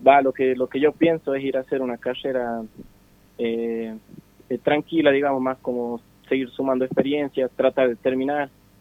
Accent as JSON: {"language": "Spanish", "town": "Belén", "region": "Catamarca", "country": "Argentina", "said": "como dijiste. Soy de Belén, Catamarca. Tengo 22 años"}